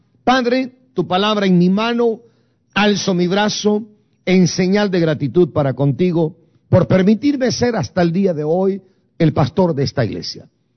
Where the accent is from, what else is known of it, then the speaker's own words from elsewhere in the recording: Guatemala; moved away; cuando yo me vine de Guatemala. El día 13 de febrero del año 1982 emigré para este país